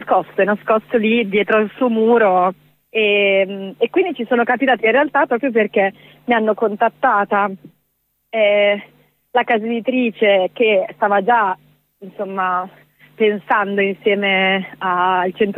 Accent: northern Italy, Italy; now in Rome, Italy; come senti dal mio accento, io sono... del nord Italia, sì, quindi mi sono trasferita a Roma 2 anni fa

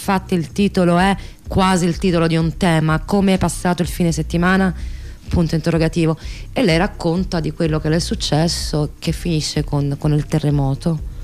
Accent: Naples, Campania, Italy; Io, come napoletana, ho vissuto quello dell'80

